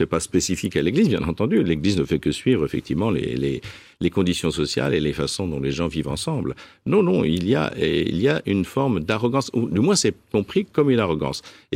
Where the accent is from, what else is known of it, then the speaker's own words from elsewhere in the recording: Paris, Île-de-France, France; oui, je suis parisien